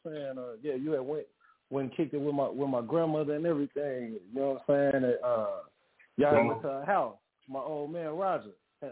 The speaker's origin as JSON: {"language": "English", "region": "Oklahoma", "country": "United States", "tie": "born or raised there", "also_born_or_lived": "Joliet", "said": "I'm from Joliet, but I live in Oklahoma. I lived in Oklahoma majority of my life. I went to school in Oklahoma and everything."}